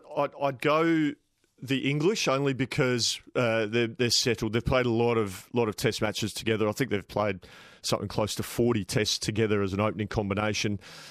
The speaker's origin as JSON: {"language": "English", "country": "Australia", "said": "Look, as an Aussie, I'm going to have to say Smudge."}